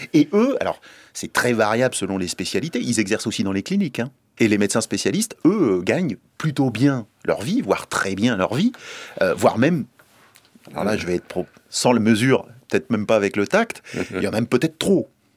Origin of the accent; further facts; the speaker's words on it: France; aujourd'hui, on est français, nous, on considère ça comme naturel.